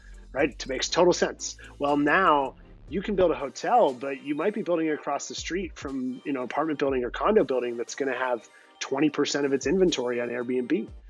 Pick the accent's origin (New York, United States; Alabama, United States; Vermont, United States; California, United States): California, United States; Palo Alto; I'll go back to that Palo Alto example because it's my hometown and I feel it very personally.